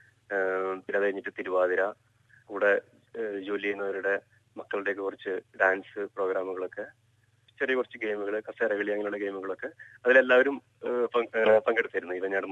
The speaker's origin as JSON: {"language": "Malayalam", "region": "Kerala", "country": "India", "said": "ഞങ്ങൾ പുറമെ ഒരു ഹോള് ബുക്ക് ചെയ്ത് ഞങ്ങൾ മലയാളികൾ എല്ലാവരും കൂടി പുറമെ ഞങ്ങൾ ആഘോഷിക്കായിരുന്നു പതിവ്."}